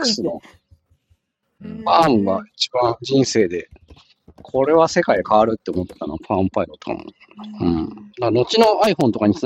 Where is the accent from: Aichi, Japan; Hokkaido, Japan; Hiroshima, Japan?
Aichi, Japan; Toyohashi; born there; 僕は結局、豊橋なんで、豊橋生まれなんで